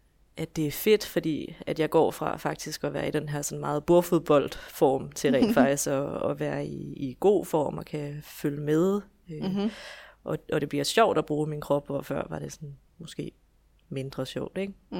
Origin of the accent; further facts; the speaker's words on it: Esbjerg, Region of Southern Denmark, Denmark; Ja, jeg kommer fra Esbjerg, hvor jeg bor i hus med min mand